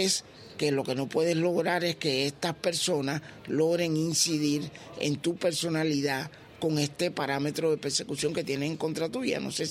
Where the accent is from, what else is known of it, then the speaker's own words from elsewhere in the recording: Cuba; nosotros somos cubanos, nacimos en Cuba, hemos pasado por eso